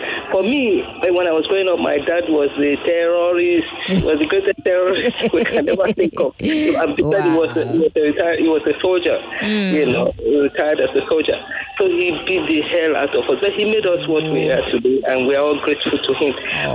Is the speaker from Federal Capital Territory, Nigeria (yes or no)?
yes; Abuja, Federal Capital Territory, Nigeria; from Abuja.